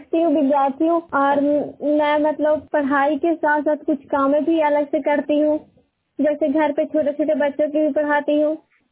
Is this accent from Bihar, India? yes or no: yes; Hilsa, Bihar, India; मैं हिलसा पूना की निवासी हूँ।